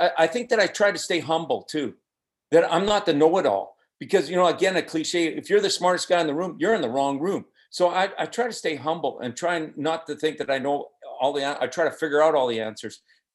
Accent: Canada; I'm from Canada

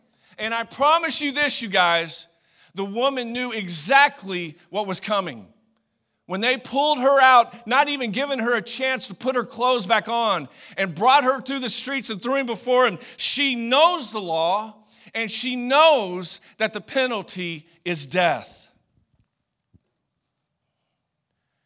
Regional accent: San Francisco, California, United States; It was San Francisco fog. That's the area where I'm from California, and it's thick.

